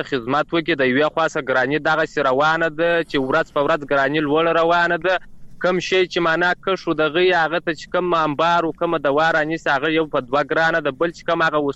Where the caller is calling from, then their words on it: Kandahar, Afghanistan; قندهارې خبر کوم